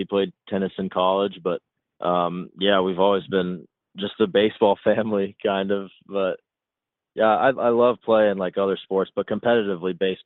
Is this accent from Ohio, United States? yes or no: no; Woodstock, Georgia, United States; Yeah, so I was born and raised in Woodstock, Georgia. I had an older and younger brother, so I was the middle child. There's five of us.